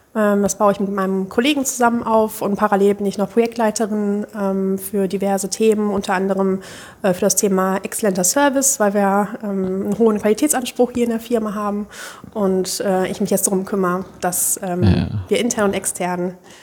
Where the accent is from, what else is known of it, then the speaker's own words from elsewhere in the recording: Rhineland, Germany; Aber als Rheinländer weiß man ja, dass es am 11.11. anfängt.